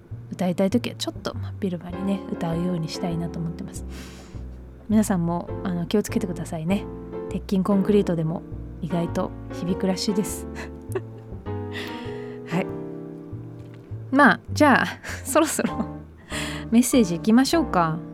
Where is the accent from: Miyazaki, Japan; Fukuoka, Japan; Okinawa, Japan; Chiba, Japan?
Miyazaki, Japan; Kushima; めちゃめちゃ地元が宮崎の、串間市っていう場所で、私の通ってた小学校中学校もすごく生徒数が少なくて、クラスメート5人とかだったので